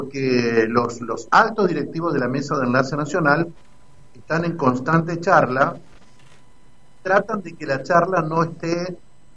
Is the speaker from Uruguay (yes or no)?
no; Argentina; nosotros nos decíamos Argentina potencia